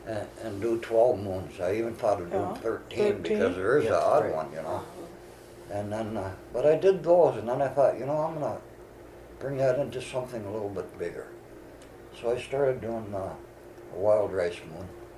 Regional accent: Cache Lake, Minnesota, United States; also born or lived in Detroit Lakes; I grew up in Cache Lake.

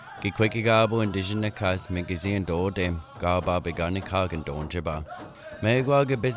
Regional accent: White Earth, Minnesota, United States; of the Eagle Clan and I come from White Earth.

